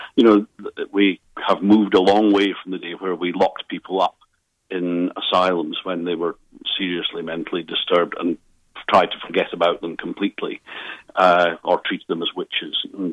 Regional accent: Scotland, United Kingdom; moved away; One of the nice things about being a Scot abroad is that you don't need to worry too much about the local politics

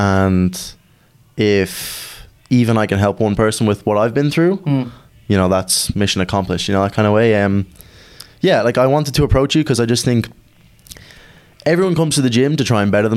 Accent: Ratoath, Leinster, Ireland; obviously. 21. I'm from Retoath originally. Living there a good while now.

